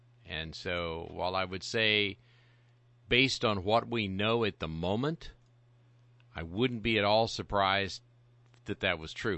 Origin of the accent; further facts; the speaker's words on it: Texas, United States; And I love Texas, and I'm from Texas, and I root for Texas, and I'm truly a Texan.